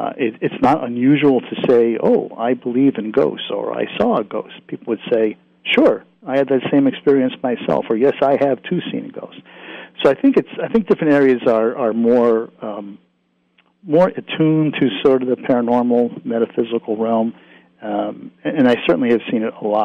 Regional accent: New England, United States; also born or lived in Rhode Island / Connecticut; I grew up in New England, lived in Rhode Island for a while, lived in Connecticut, you know, obviously. But, you know, here I am in the Midwest, and I've been here now for probably close to 25 years.

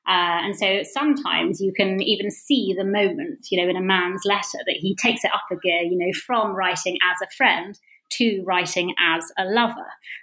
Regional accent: East of England, United Kingdom; I grew up in Bedfordshire.

